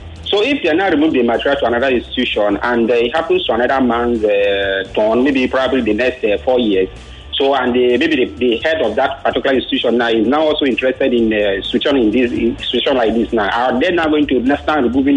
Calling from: Ikoyi, Lagos, Nigeria; I'm calling from Ikoyi.

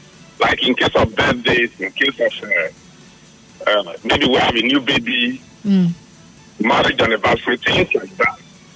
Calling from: South Africa; I'm calling from South Africa.

